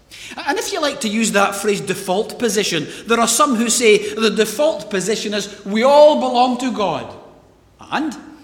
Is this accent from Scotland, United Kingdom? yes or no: yes; Kennewood, Scotland, United Kingdom; I was born and brought up in Kennewood. It's part of Scotland. It's part of the United Kingdom.